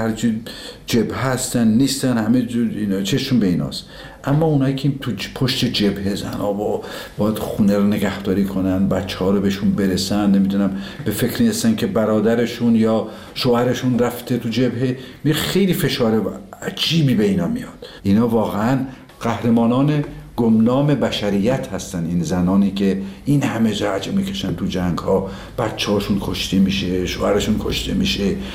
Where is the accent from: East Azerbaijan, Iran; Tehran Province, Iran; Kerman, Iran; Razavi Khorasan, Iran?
East Azerbaijan, Iran; Tabriz; دیدیم ما که بچه تبریز هستیم